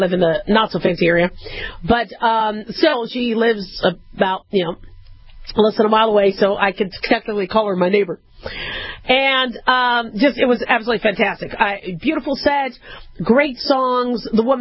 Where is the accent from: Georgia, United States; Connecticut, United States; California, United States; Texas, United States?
California, United States; also born or lived in Nevada / Arizona; growing up in SoCal and Vegas and Phoenix, you don't really do a lot of snow driving.